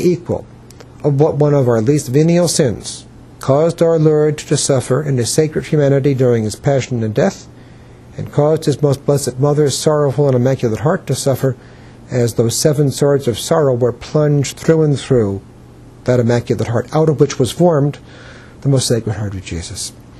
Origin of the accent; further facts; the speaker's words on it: Northeast, United States; I'm from the Northeast, but I simply don't like the cold.